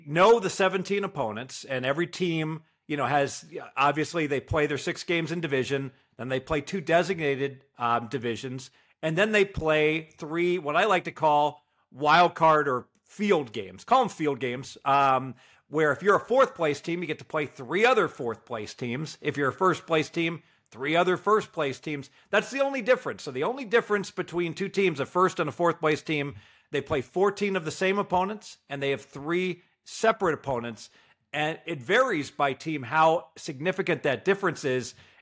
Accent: Dayton, Ohio, United States; Yeah, so the Cincinnati Bengals, my Cincinnati Bengals, because I'm from Dayton.

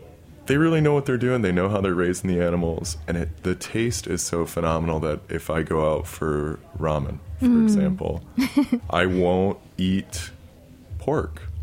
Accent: Midwest, United States; now in New York, United States; And I grew up in the Midwest where you eat meat every day.

